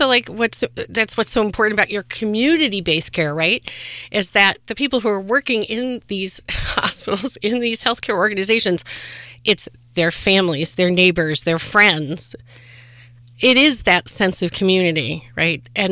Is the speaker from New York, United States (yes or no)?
yes; Rochester, New York, United States; And I'm originally from Rochester. I was born in Rochester. My family, extended family, aunts, uncles, cousins, were always here.